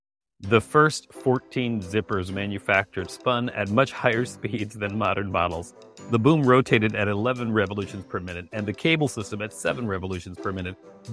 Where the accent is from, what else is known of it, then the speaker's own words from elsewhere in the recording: Minnesota, United States; I'm from Minnesota. I wonder if that's where I rode the zipper.